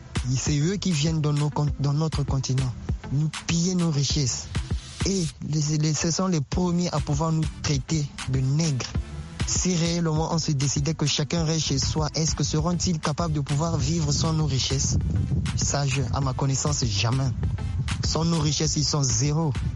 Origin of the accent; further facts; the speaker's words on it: Brazzaville, Republic of the Congo; Je suis congolais de Brazzaville.